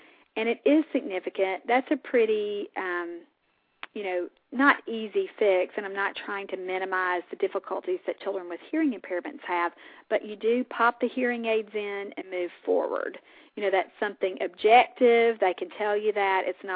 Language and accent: English; Mississippi, United States; My home state.